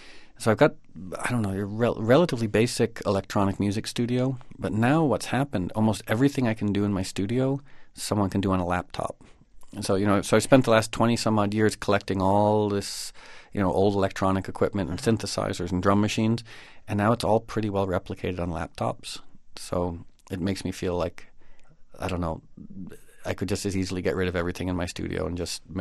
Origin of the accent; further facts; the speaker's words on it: Connecticut, United States; also born or lived in New York City; I was born here in Manhattan, or I was born in Harlem, actually, and I grew up in Connecticut and moved back to the city around 88 or 89.